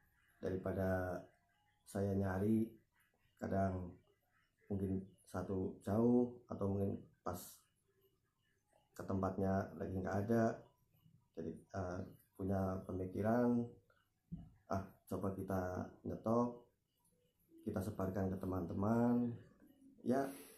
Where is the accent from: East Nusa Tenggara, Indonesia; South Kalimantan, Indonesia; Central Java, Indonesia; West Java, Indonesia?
Central Java, Indonesia; Purwokerto; Perkenalkan … berasal dari Purwokerto.